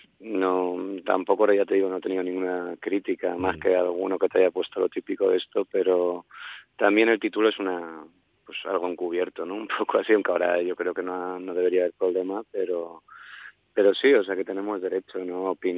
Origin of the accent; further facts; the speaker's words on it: Benidorm, Valencian Community, Spain; yo soy de Benidorm, soy de un pueblo